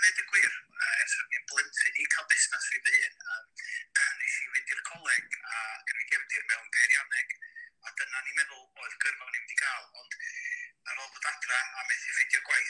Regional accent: Caernarfon, Wales, United Kingdom; cael siop fi fy hun yn dref i fi gan y cofi ydw i, a cofi reit gwrdd

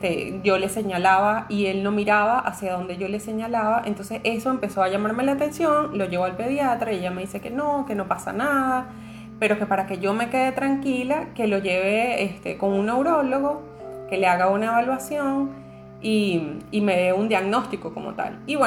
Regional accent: Venezuela; Chévere, sí, bueno, soy de Venezuela, soy mamá de 3 niños.

